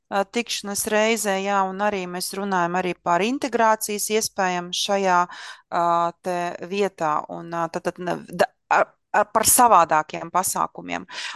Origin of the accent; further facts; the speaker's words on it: Riga, Latvia; kurus es kā rīdzinieks nemaz nezinu, kad ir tādas vietas